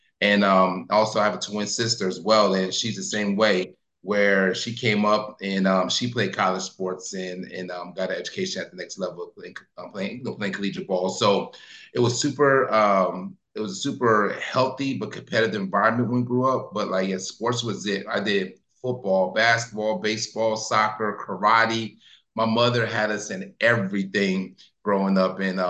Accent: Virginia, United States; So I'm originally from Virginia, north of Virginia.

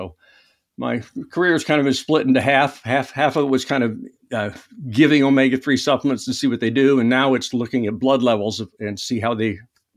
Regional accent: Kansas City, Missouri, United States; also born or lived in Oregon; was all primarily in Oregon and in Kansas City, where I moved after I left Oregon. Kansas City is my hometown, so it was going back home.

